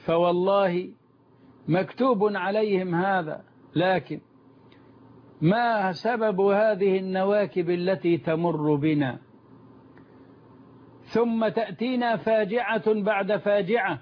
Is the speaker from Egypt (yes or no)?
yes; Egypt; في بلدنا مصر